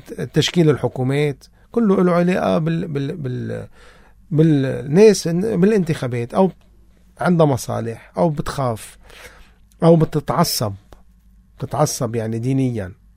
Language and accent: Arabic; Lebanon; انا بعتبر كلبناني